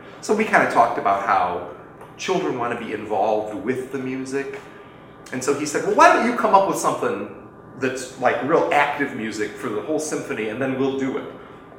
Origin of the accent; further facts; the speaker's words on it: Rockford, Illinois, United States; actually it started with the symphony in my hometown of Rockford, Illinois.